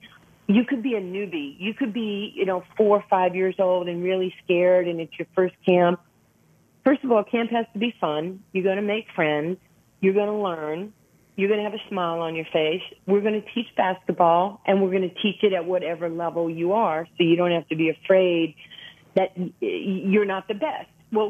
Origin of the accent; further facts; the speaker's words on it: New York, United States; I was a poor kid from a one parent family growing up in New York. We had no heat, no electricity, no food.